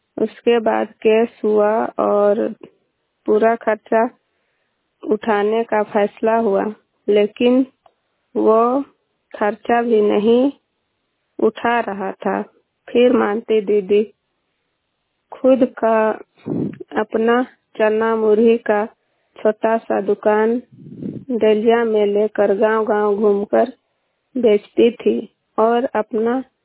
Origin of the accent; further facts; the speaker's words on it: Kalhepat, Jharkhand, India; और गांव कल्हेपाट है, पोस्ट अरु, थाना सेनहा, जिला लोहरदगा है।